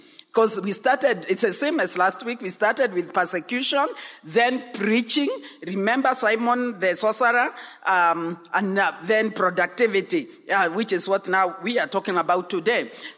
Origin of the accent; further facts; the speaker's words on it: Mount Kenya region, Kenya; I come from the Mount Kenya region. Nairobi is already very far.